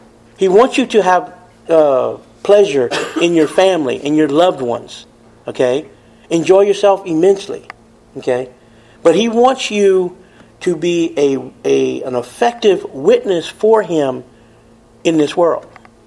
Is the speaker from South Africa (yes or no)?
no; United States; Well, I'm an American. I do that.